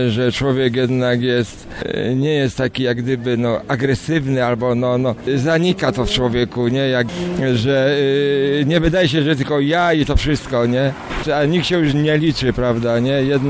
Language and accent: Polish; Poznań, Greater Poland Voivodeship, Poland; Z Poznania.